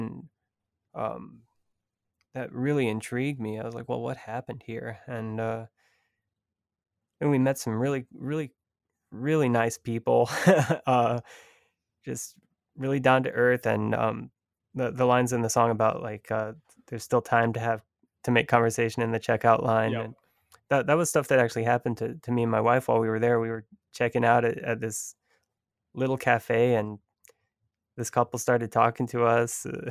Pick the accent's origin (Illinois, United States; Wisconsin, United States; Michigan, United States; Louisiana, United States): Louisiana, United States; Lafayette; we drove down to Louisiana, and I'm actually from there. I showed her my hometown of Lafayette